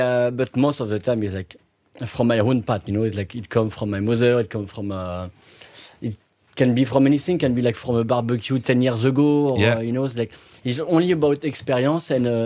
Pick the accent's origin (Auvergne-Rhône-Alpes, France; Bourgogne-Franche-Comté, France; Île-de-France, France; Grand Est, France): Bourgogne-Franche-Comté, France; Tannay; from Tannay, small village in Bourgogne